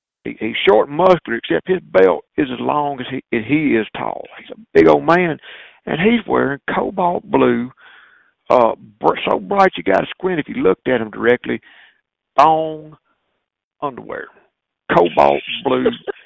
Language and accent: English; Mississippi, United States; You know, I'm from Mississippi. I, you know, this ain't nothing.